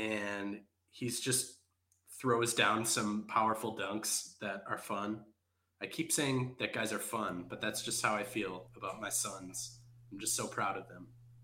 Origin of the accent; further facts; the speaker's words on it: Wisconsin, United States; now in Indiana, United States; I live in Indiana right now. I'm from Wisconsin originally, but I live in Indiana right now.